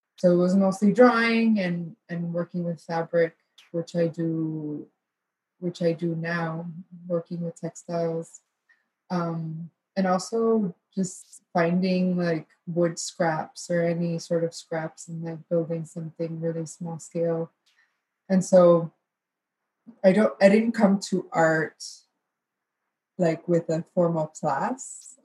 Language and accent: English; Laredo, Texas, United States; And then also growing up in Laredo, I think border cities in Texas like Laredo and the Rio Grande Valley, where I'm based now, can also feel very isolating.